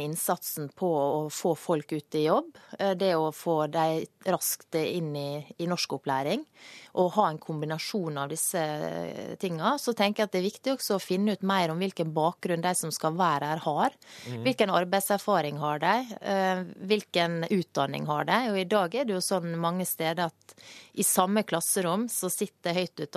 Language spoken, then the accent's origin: Norwegian; Møre og Romsdal, Norway; Jeg er jo sunnmøring og ser lys på fremtiden.